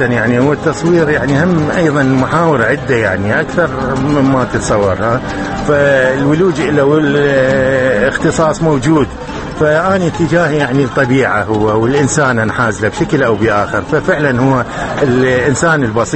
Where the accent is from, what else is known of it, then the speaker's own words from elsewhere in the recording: Basra, Basra Governorate, Iraq; أنا مدينتي البصرة، المدينة كلها نخيل ومي وبيها طبيعة خلابة تقدر تقولها،